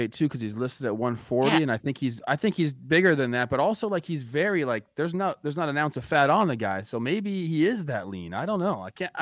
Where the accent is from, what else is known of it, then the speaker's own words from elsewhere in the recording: Los Angeles, California, United States; I mean, I grew up in Los Angeles.